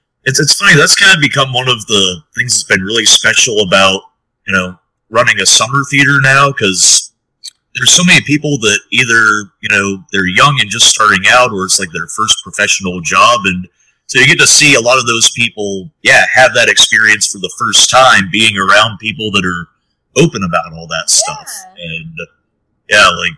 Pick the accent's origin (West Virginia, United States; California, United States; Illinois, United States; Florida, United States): West Virginia, United States; Beckley; That's back in my hometown of Beckley. Yeah, we do historical dramas and musicals down there. And it's cool because, I mean, I basically grew up around that theater.